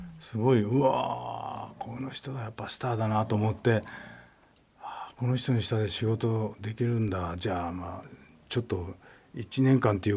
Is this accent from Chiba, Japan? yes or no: no; Kumamoto, Japan; accent: Kumamoto dialect; あと僕は熊本なんで訛りがあって